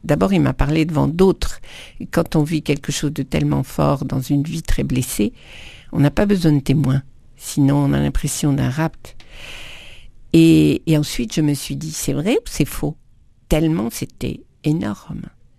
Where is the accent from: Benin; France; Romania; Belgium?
France; born there; now in Paris, France; je suis née à Saint-Pierre-et-Miquelon, donc je connais très bien les Indiens.